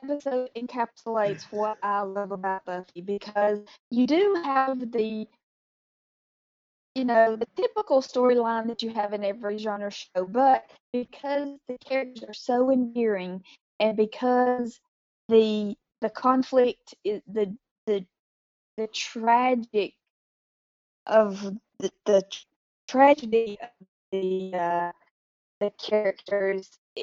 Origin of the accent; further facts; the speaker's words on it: England, United Kingdom; Oh, God, I'm English.